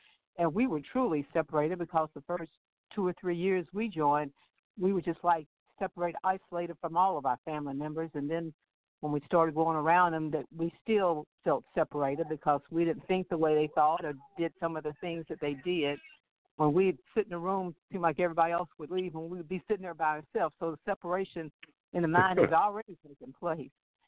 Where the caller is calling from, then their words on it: Louisville, Kentucky, United States; from Louisville.